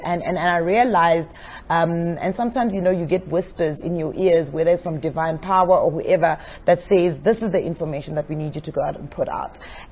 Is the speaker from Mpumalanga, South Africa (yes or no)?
yes; Bushbuckridge, Mpumalanga, South Africa; So when I was growing up, so we grew up in Bushbuck Ridge.